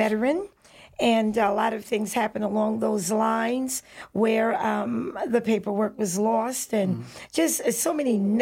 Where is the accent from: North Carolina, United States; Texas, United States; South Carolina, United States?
South Carolina, United States; Somerville; born there; I was born in Somerville, South Carolina.